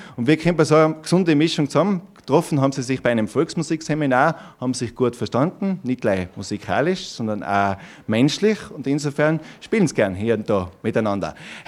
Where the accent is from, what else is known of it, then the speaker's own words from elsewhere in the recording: Hatting, Tyrol, Austria; Ich bin nämlich auch Oberlandler, aber ich darf sagen, mal ein gemäßigter Oberlandler. Ich stamme aus Hatting. Das ist, wer es nicht genau wissen sollte, zwischen Zierl und Delfs.